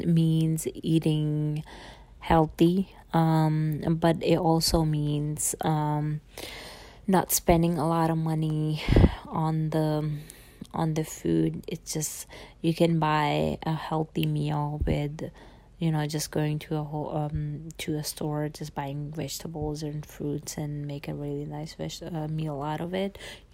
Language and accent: English; Mianwali, Punjab, Pakistan; also born or lived in Saudi Arabia / Islamabad; now in London, United Kingdom; I grew up in Mianwali, Pakistan. When I was four, we actually moved to Saudi Arabia and then came back to Pakistan after spending several months there, and then moved to Islamabad, which is the capital of Pakistan. And then after that, we moved to London.